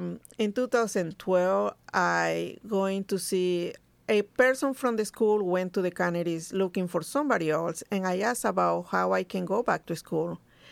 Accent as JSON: {"language": "English", "region": "Veracruz", "country": "Mexico", "tie": "born or raised there", "second_language": "English", "moved": "as an adult", "lives_now": "San Jose, United States", "said": "I was born and raised in Veracruz, Mexico. It's in the south of Mexico. It's in the Gulf down from Florida. And I moved to San Jose, California in 1990 with my ex-husband and one boy."}